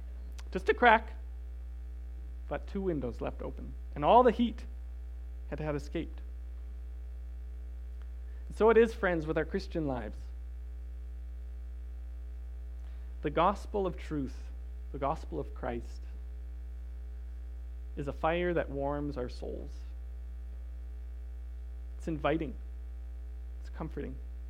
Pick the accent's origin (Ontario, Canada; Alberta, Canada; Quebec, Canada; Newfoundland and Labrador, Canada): Alberta, Canada; I come from Alberta, so I'm used to the cold.